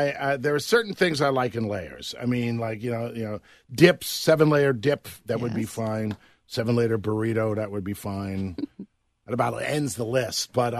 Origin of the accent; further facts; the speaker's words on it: New York, United States; moved away; When I was a kid growing up in New York, there were no pizza places.